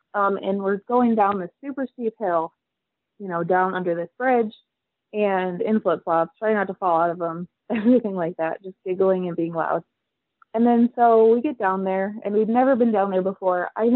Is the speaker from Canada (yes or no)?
no; Michigan, United States; now in New York City, United States; I live in New York City right now, but I grew up in Northwest rural Michigan, and I went to college in Michigan and all of that.